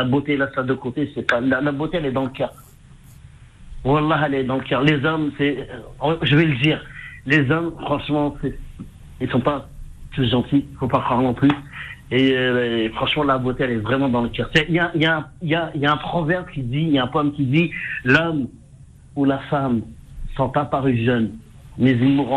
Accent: Algiers, Algiers Province, Algeria; On chante du chabi, je suis algérois.

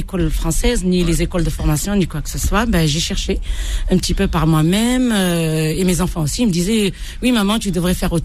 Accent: Bordj Bou Arréridj, Algeria; De Borj-Bareric.

